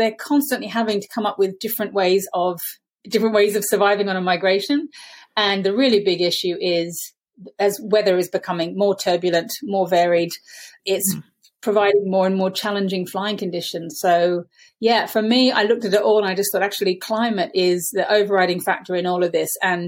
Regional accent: Australia; The place I said I grew up in Australia with my mum, where we had wedge-tailed eagles

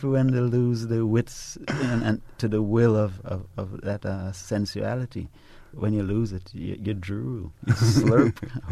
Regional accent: Trinidad & Tobago; Me being Trinidadian, I had to read Naipaul.

